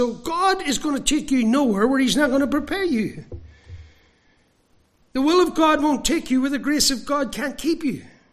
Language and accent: English; Ireland; but I'm Irish, so I could be wrong